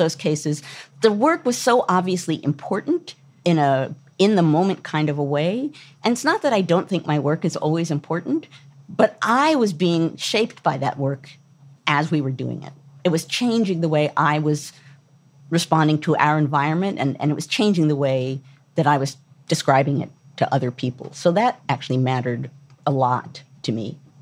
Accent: United States; and then as American women, we had a lot of feelings about it.

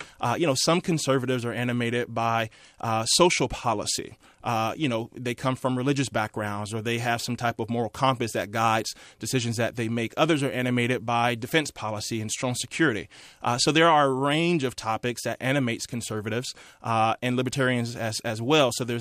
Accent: Tampa, Florida, United States; you know, I'm from inner city Florida, born and raised in Tampa, you know, started a company

